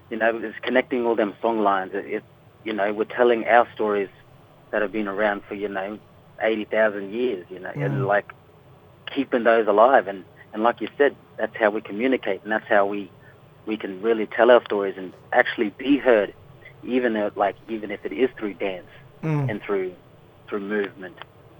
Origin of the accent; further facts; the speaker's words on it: Rockhampton, Queensland, Australia; now in Brisbane, Australia; I'm a proud medium. Tana, Biragaba, and Unity Man. And I'm born and raised on Dararambo country in Rockhampton, but now living in Meanjin, Brisbane.